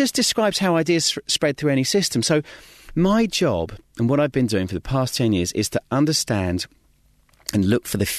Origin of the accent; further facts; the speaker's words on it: United Kingdom; So in the soccer world, being British.